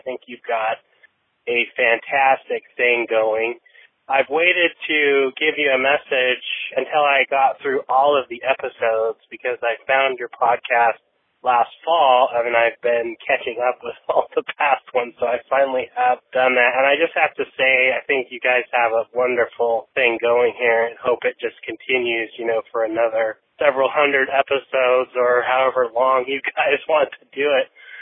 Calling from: Washington, United States; I'm calling from the Northwest, Washington State.

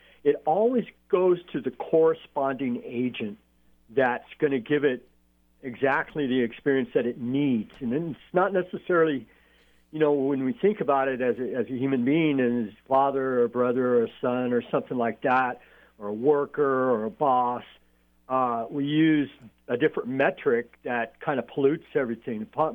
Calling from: Hayward, California, United States; I'm calling from Hayward today.

